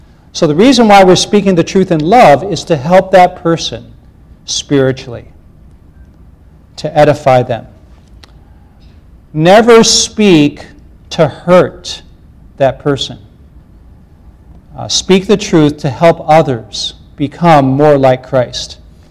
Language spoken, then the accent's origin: English; Chicago, Illinois, United States; despite my looks, I am an American. So I grew up in Chicago